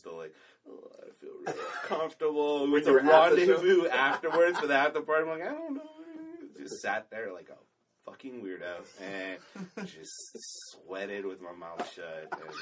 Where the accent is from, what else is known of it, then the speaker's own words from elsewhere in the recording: California, United States; I'm from Southern California. That's fucking how people talk.